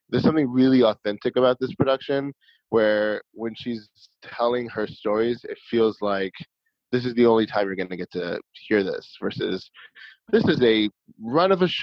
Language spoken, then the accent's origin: English; Chicago, Illinois, United States; Totally. I'm a director from Chicago. I went to Emerson College for my undergrad in theater studies. I did a lot of producing and then directing in Chicago.